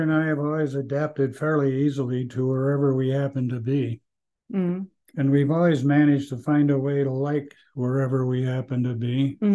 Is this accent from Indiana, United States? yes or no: yes; Seymour, Indiana, United States; there was a secretary in our building who heard that I was from Seymour or near Seymour